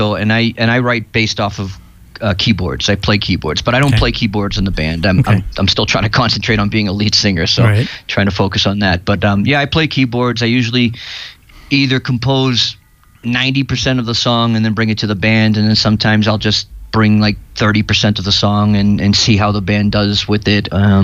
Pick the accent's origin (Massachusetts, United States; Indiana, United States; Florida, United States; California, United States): Massachusetts, United States; Chelsea; moved away as an adult; also born or lived in Boston / Medellin; now in Bogota, Colombia; I was born in Chelsea, lived in Boston pretty much my whole life now, and then I decided to move to Colombia about 9 years ago, and I've been here ever since. 5 years in Medellin, Colombia, and the last four here in Bogota.